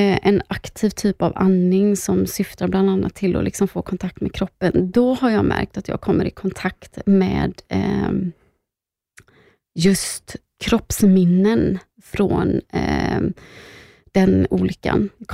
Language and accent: Swedish; Gothenburg, Västra Götaland County, Sweden; Jag är från Göteborg, det kanske hörs.